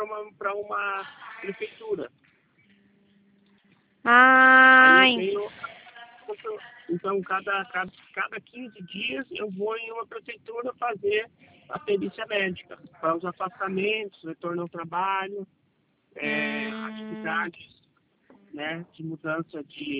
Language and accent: Portuguese; Paraná, Brazil; Ah, não, eu sou do Paraná.